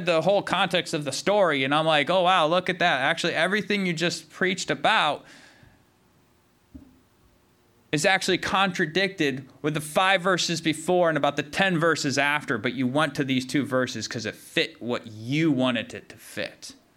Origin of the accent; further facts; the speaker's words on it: Michigan, United States; also born or lived in Southern US; I'm technically a Southerner by birth. I don't sound like it because I grew up in Michigan.